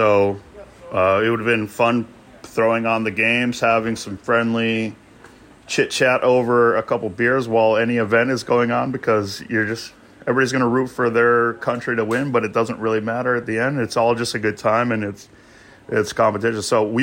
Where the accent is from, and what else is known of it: Michigan, United States; born or raised there; now in Beijing, China